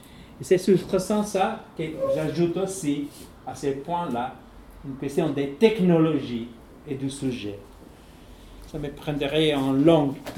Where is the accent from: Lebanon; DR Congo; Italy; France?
Italy; French is a second language; parce que je suis italien, donc européen, donc relaxé